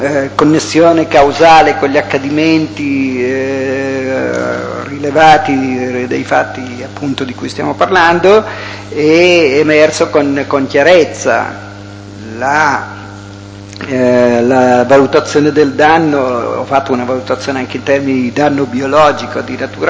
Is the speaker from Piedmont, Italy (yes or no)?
no; Ginestra, Basilicata, Italy; born there; now in Milan, Italy; sono nato a Ginestra, Potenza, il 19/3/1955, risiedo a Milano in Alzeno, Viglio Pavese al 44.